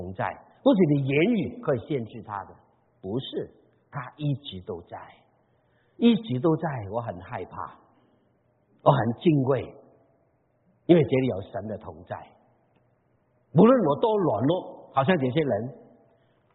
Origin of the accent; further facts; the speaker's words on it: Guangdong, China; 我是广东人的，但是我讲闽南话，我讲闽南话讲了几十年